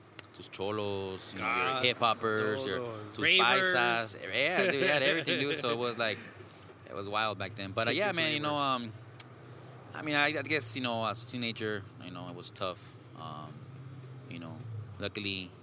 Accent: Lynwood, California, United States; Well, I'm from Southeast LA, little beautiful city.

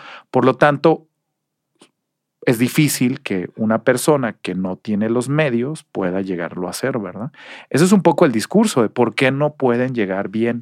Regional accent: Mexico; nos hemos quejado como mexicanos

